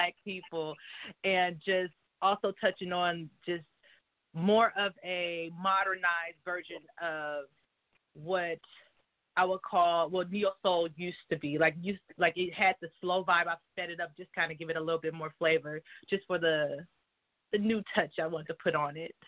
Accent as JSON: {"language": "English", "town": "San Pablo", "region": "California", "country": "United States", "also_born_or_lived": "Richmond", "said": "I'm from the Bay Area, California, San Pablo to be exact, by way of Richmond, California."}